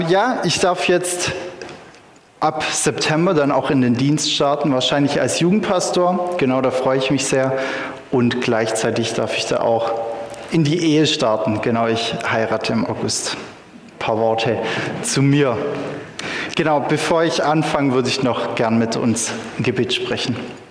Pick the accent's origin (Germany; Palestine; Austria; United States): Germany; Baden-Württemberg; Ich freue mich, hier bei euch in Sindelfingen sein zu dürfen. … habt ihr ja schon gehört. Ich komme ursprünglich aus der Ulmer Gegend und studiere gerade an der ITA in Bad Liebenzell.